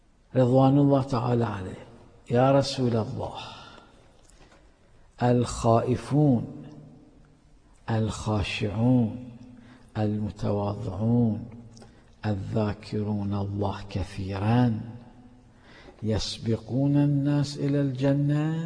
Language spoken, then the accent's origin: Arabic; Karbala, Karbala Governorate, Iraq; هذا صار عندنا في كربلاء المقدسة، وأنا كنت حاضر